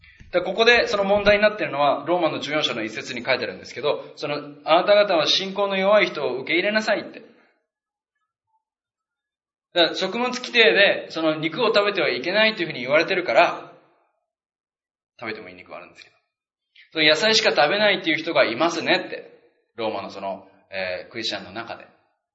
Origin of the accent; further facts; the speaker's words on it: Okinawa, Japan; 私は沖縄で育って好きなんですよ豚肉